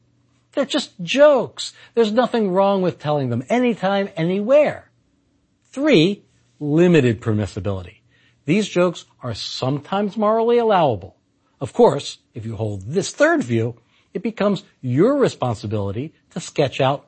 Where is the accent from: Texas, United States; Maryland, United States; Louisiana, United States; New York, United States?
Maryland, United States; I'm from Maryland. For us, it's our neighbors in West Virginia.